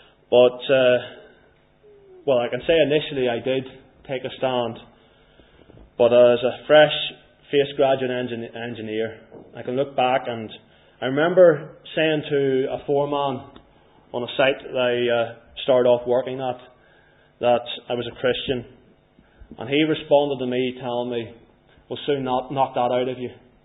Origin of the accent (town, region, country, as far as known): Northern Ireland, United Kingdom